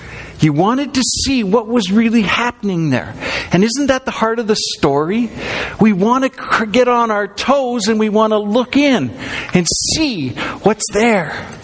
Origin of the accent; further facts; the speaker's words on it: Calgary, Alberta, Canada; I grew up in Calgary, and we didn't have Woodward's in Alberta.